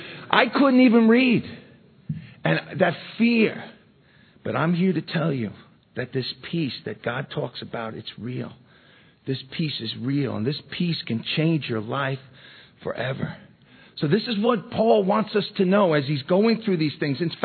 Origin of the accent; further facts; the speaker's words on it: Yonkers, New York, United States; But, I grew up in Mulford Gardens. If you're familiar with … that's where they're from. They're from that area. … because we were the only white family there.